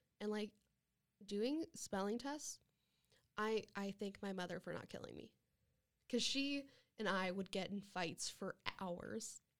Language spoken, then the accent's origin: English; Nebraska, United States; because I grew up in Nebraska